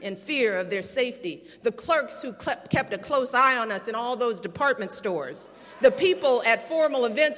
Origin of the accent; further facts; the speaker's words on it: Chicago, Illinois, United States; I was born and raised here on the South Side in South Shore, and I am who I am today because of this community.